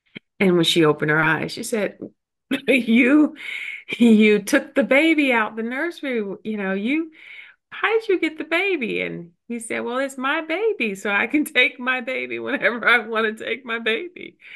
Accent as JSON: {"language": "English", "town": "Atlanta", "region": "Georgia", "country": "United States", "tie": "born or raised there", "said": "I grew up in Southwest Atlanta until the age of 18. Yeah, that's where I grew up."}